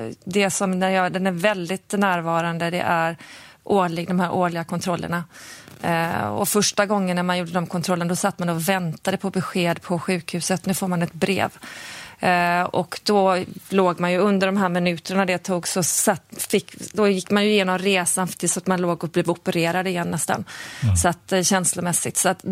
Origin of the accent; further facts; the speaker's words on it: Göteborg, Västra Götaland County, Sweden; now in Stockholm, Sweden; jag identifierar mig som göteborgare. Även ifall jag har bott här snart halva mitt liv så är det... Mina föräldrar är i Göteborg, jag har många av mina bästa vänner bor i Göteborg. Så att det är mycket Göteborg i mig som person.